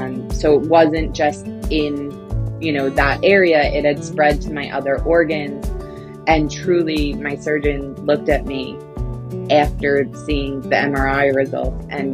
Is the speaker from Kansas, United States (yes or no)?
no; Brooklyn, New York, United States; Well, I'm a very proud Brooklynite. So I grew up here in the five boroughs. I grew up in South Brooklyn. Funny enough, I've lived in three of the five boroughs.